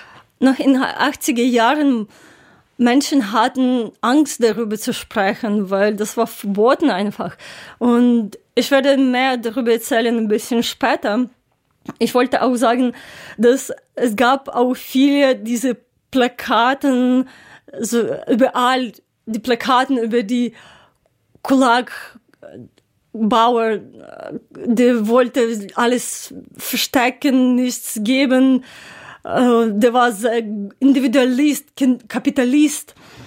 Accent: Ukraine; German is a second language; aber für uns, für mich als Ukrainerin, es ist natürlich

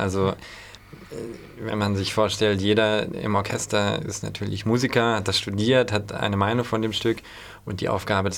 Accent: Stuttgart, Baden-Württemberg, Germany; Ich bin aufgewachsen in Stuttgart, komme nicht aus einem Musikerelternhaus

